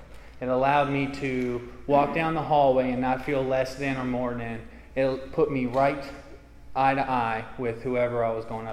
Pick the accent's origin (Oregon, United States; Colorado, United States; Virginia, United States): Virginia, United States; I grew up in a in Rappahannock County, which is over in the Blue Ridge Mountains. We grew up about 15 minutes from Old Rag Mountain.